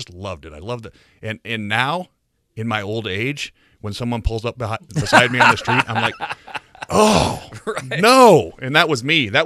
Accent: Jefferson, South Dakota, United States; So I grew up in Jefferson, South Dakota, which is only, 10 or 15 minutes from Sioux City. I've never lived more than 15 minutes from Sioux City, Iowa, so this is my home. This is all I've ever known.

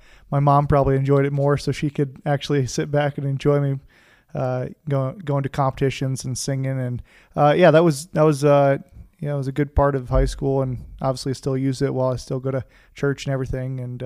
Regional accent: Le Mars, Iowa, United States; Yeah, so born and raised in Lamar's, Iowa, and grew up just like any other Northwest Iowa kid.

